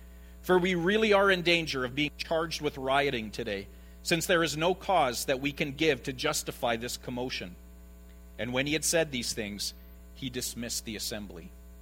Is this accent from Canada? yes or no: yes; Saskatchewan, Canada; I'm from Saskatchewan.